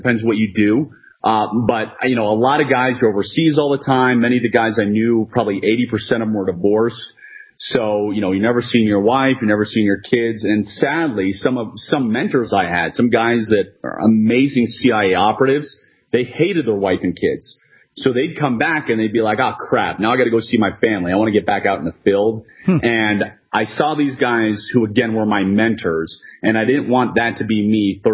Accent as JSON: {"language": "English", "region": "Washington, D.C. area", "country": "United States", "tie": "born or raised there", "said": "You know, I was born and raised just outside of Washington, D.C., and, you know, getting ready to graduate college, didn't want a real job, and sent out a ton of applications."}